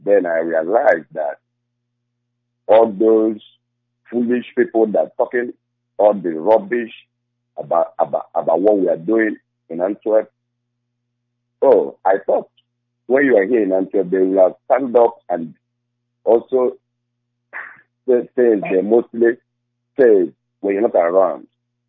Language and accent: English; Sede, Nigeria; because I was born and raised in Sede, Nigeria.